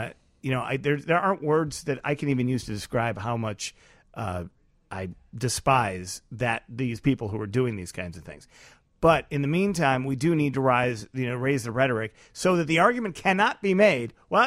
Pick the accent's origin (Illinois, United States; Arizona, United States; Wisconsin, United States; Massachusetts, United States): Illinois, United States; Chicago; I'm from Streeterville. That's where I grew up.